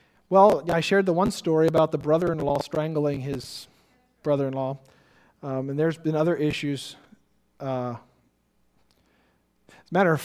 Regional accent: United States; As an American, we can go into Ukraine for 3 months without a visa.

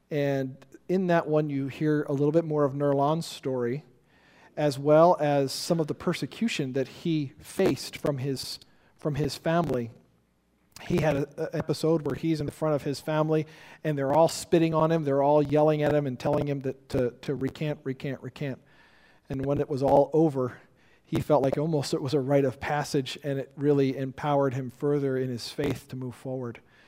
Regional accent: United States; As an American, we can go into Ukraine for 3 months without a visa.

